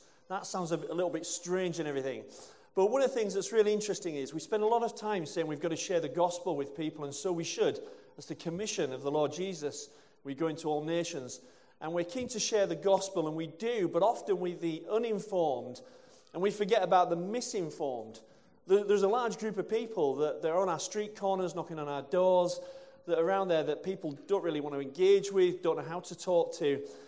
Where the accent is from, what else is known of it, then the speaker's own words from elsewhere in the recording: Bradford, Yorkshire and the Humber, United Kingdom; I'm from Bradford.